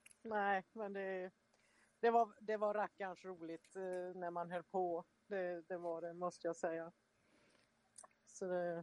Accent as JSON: {"language": "Swedish", "region": "Dalarna County", "country": "Sweden", "tie": "born or raised there", "also_born_or_lived": "Mölndal", "said": "jag är uppvuxen i Dalarna och känner att jag kommer från Dalarna. Men mina föräldrar var nere och svängde i Mölndal. Så att jag är född i Mölndal."}